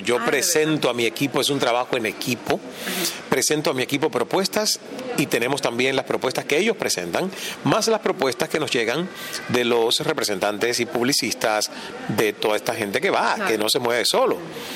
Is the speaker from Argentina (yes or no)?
no; Cuba; now in Miami, United States; soy cubano, hay una ley que ampara a los cubanos